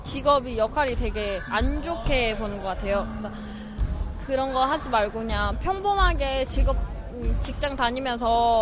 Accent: China; born there; 중국에서 태어났어요. 엄마가 북한.

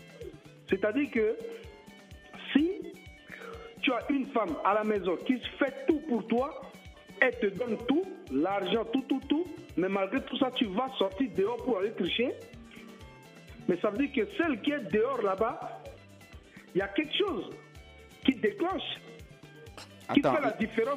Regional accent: Central African Republic; Chez nous, en Centrafrique, on appelle ça le travail.

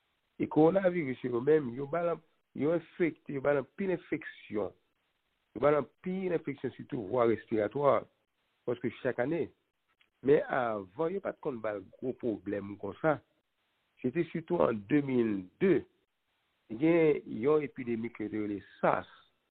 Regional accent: Haiti; en tant que haïtien.

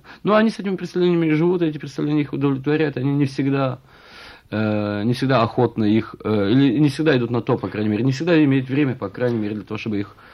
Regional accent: Russia; ясно, что я из России, значит, меня можно спросить об этом.

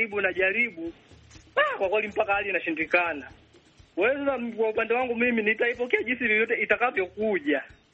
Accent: Mbesa, Ruvuma, Tanzania; Natokea Mbesa, Tunduru, Tanzania.

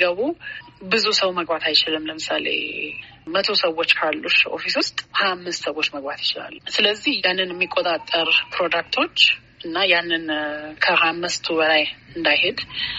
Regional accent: Addis Ababa, Ethiopia; now in United States; ልጅ ሆኜ አዲስ አበባ ነበርኩኝ።

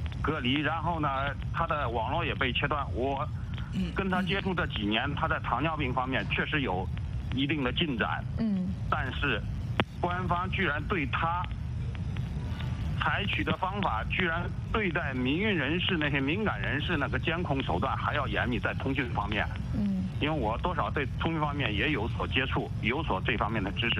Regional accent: Jiangsu, China; 我是江苏的

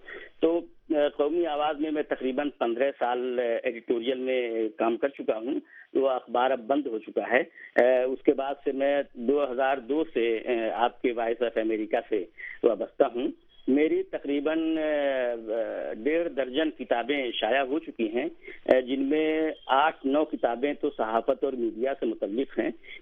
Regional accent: Basti, Uttar Pradesh, India; میں اتر پردیش میں بستی ضلع کا رہنے والا ہوں, میرا آبائی وطن ہے جو اب سنت کبیر نگر ضلع میں تبدیل ہو گیا ہے, اور میں 58 میری پیدائش ہے. میں نے ابتدائی تعلیم اپنے علاقے میں حاصل کی

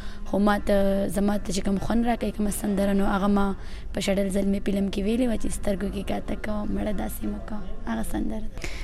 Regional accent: Swat, Khyber Pakhtunkhwa, Pakistan; born or raised there

